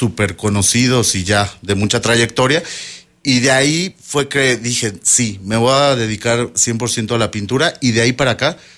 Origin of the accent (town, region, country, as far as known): Mazatlán, Sinaloa, Mexico; born or raised there; also born or lived in Querétaro